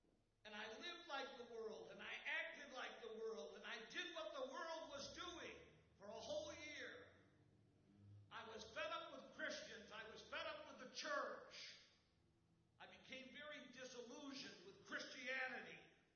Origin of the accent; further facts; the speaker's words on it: Utica, New York, United States; also born or lived in Iowa; I moved from Iowa back to Utica, New York. In a little town where I grew up